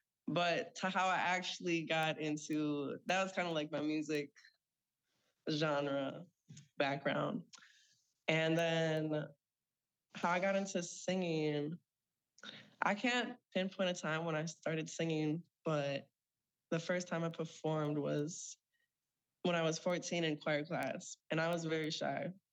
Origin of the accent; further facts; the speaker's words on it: St. Michael, Minnesota, United States; now in Minneapolis, United States; So I grew up in St. Michael, Minnesota. And if you've never heard of the area, that's around Buffalo.